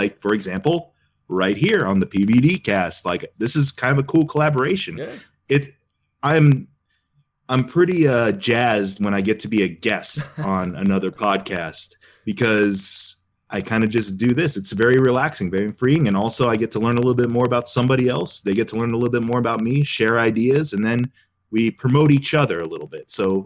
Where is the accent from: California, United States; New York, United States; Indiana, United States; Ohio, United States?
Ohio, United States; I am from Ohio